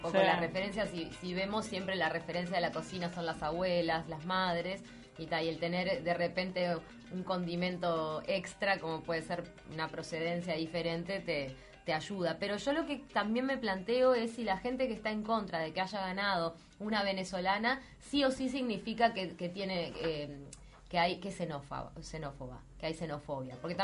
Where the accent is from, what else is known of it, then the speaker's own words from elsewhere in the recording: Uruguay; soy uruguayo